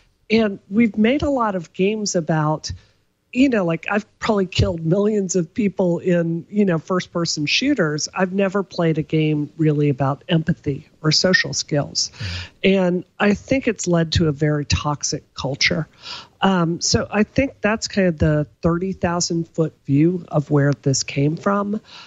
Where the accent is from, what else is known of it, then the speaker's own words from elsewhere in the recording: Deep South, United States; Let me back up a bit and tell you a story about growing up in the Deep South.